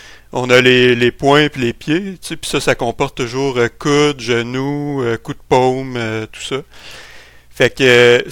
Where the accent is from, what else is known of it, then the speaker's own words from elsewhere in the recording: Quebec City, Quebec, Canada; Ben, moi, je viens de la ville de Québec.